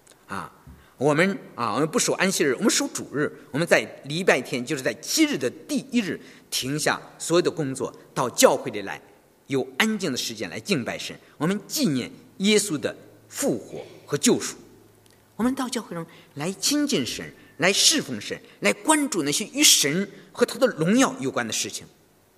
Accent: China; now in Sydney, Australia; 你知道我从大陆来，我们从大陆来的人很少有休息天，有星期天，有节假日。

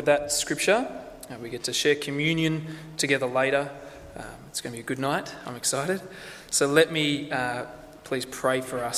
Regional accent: Lithgow, New South Wales, Australia; I come from Lithgow, and the closest thing to a beach there is a canal.

